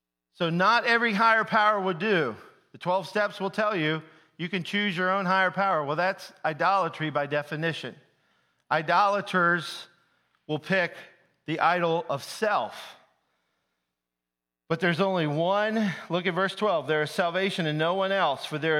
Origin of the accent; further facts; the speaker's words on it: Alabama, United States; Now, I grew up in Alabama.